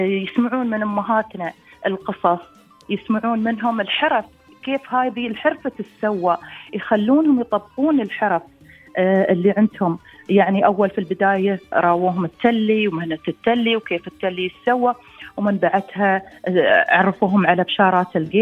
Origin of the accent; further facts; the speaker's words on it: United Arab Emirates; أول شيء أشكر بلادي الإمارات.